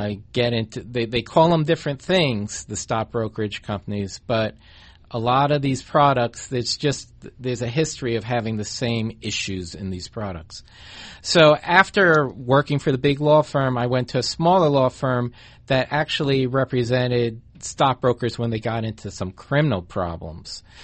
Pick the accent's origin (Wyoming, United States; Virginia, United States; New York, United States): New York, United States; Well, I grew up in New York. I grew up in a suburb of New York and went to college and law school at Columbia University in New York.